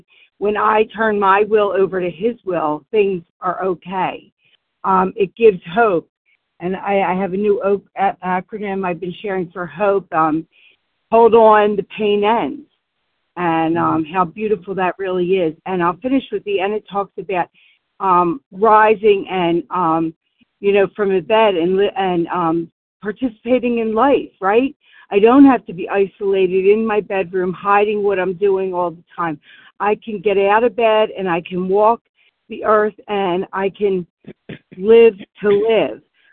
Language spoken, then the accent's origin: English; Warminster, Pennsylvania, United States; I'm from Warminster, Pennsylvania.